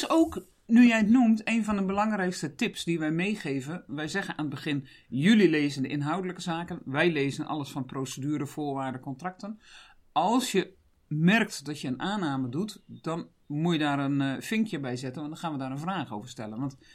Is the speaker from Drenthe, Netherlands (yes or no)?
no; Groningen, Netherlands; En ik ben Groningse, ik ben erg nuchter.